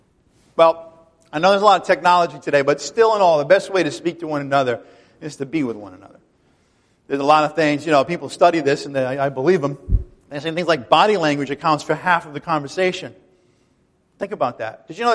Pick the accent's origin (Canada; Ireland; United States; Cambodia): Ireland; I'm Irish. I get the whole turn of the bottle thing, all right? I had a family that majored in it.